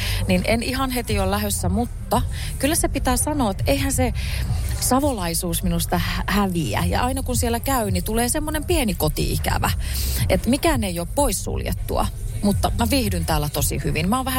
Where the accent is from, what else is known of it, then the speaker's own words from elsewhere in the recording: Lapinlahti, North Savo, Finland; accent: Savonian; moved away as an adult; now in Porvoo, Finland; Mä oon Lapinlahdelta. Eli tuolta Ylä-Savosta Kuopion ja Iisalmen välistä. Sieltä mä oon lähtöisin ja 18 vuotta siellä asustellut ja mutkien kautta nyt sitten 6 vuotta tuohon Porvooseen. Että kyllä on murteet tullut ainakin tutuksi, että on täysin savolainen